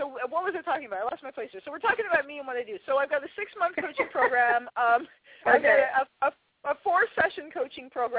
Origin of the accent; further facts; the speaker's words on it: United States; I'm based in Western Washington, so I'm an American.